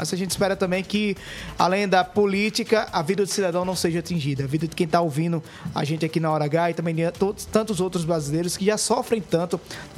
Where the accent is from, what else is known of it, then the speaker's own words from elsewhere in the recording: Brazil; Não, Aaron, eu como brasileiro